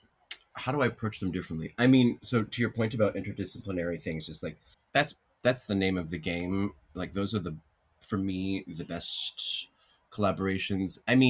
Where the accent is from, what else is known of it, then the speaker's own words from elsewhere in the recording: Glens Falls, New York, United States; the place where I grew up in Glens Falls, New York, upstate New York, we lived close to I-87